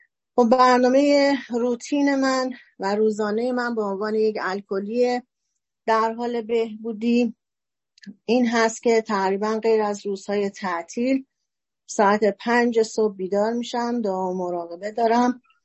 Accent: Mashhad, Razavi Khorasan, Iran; در ضمن من اهل کرمانشاه نیستم متاسفانه و حالا خوشبختانه اهل مشهد هستم

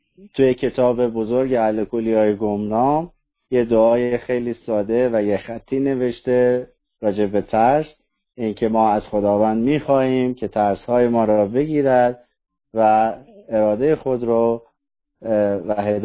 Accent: Iran; من با ایشون بگو بخند میکنم میگم ما ایرانی هستیم

